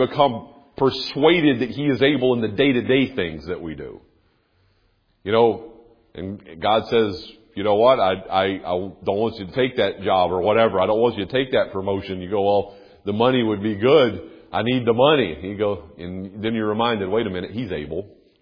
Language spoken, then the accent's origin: English; North Carolina, United States; I grew up in North Carolina.